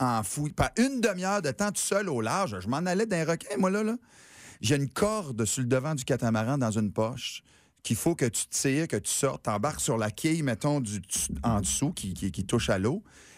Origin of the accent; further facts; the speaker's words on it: New Brunswick, Canada; je me dis dans ma tête, je viens du Nouveau-Brunswick, je suis déjà allé en mer, moi.